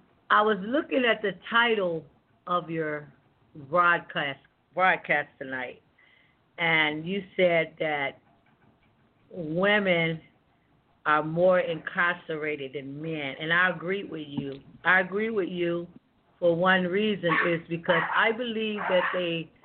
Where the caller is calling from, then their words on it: Columbus, Ohio, United States; I'm calling from Columbus, Ohio.